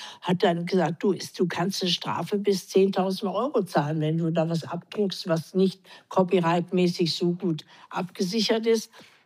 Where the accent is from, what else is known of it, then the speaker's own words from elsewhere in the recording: Bonn, North Rhine-Westphalia, Germany; ich bin ja in Bonn aufgewachsen